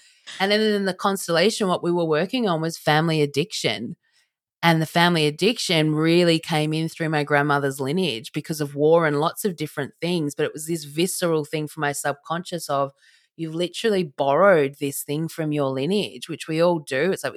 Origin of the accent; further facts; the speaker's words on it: Australia; I've grown up in Australia. I was born in Australia.